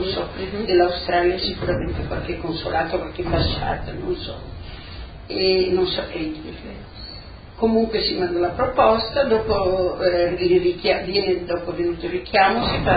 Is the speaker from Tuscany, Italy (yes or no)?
no; Socchieve, Friuli-Venezia Giulia, Italy; Siamo di Socchieve, provincia di Udine, 14 km più o meno da Tolmezzo, che è un centro più conosciuto. Dunque, abitavamo in questo paese